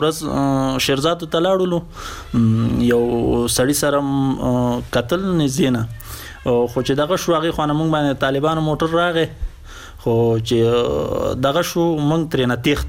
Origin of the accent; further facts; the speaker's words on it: Afghanistan; زه هم افغان یم او هغه هم افغان دی.